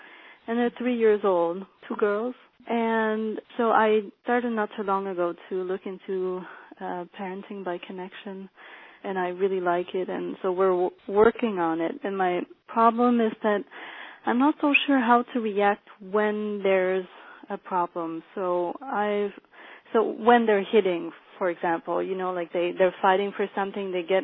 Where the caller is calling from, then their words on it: Germany; I'm calling from Germany.